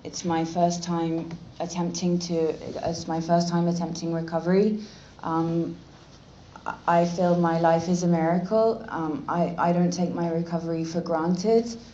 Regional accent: Reading, South East England, United Kingdom; also born or lived in London; I was at a boarding school in my hometown, which was Reading. I was born in London, but I grew up in Reading

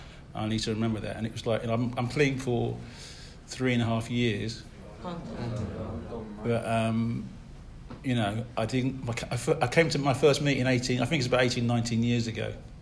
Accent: Harrow, London, United Kingdom; I was born in Park Lane. I live in West London, basically, but, you know, I lived in Maydeville for the first few years of my life, and I moved to Harrow.

